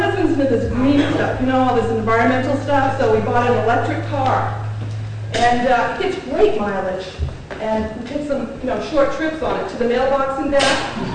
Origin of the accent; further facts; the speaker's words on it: Leeds, Maine, United States; now in Cape Elizabeth, United States; Actually, I live in Cape Elizabeth. I grew up in Leeds.